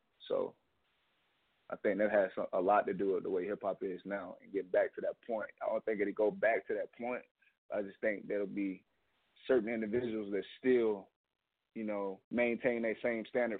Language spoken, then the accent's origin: English; Dillon, South Carolina, United States; shout out to my hometown, man. I'll never forget where I come from. None of that stuff, man. Shout out Dillon, South Carolina. That's where I'm from.